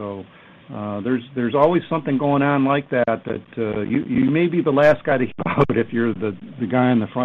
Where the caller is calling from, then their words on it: Detroit, Michigan, United States; We're calling in from Detroit. So the weather here is great